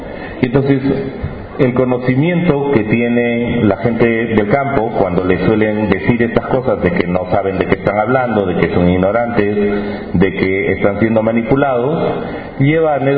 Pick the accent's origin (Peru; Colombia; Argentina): Peru; Cajamarca; Yo vengo de los Andes, del norte de Perú, de Cajamarca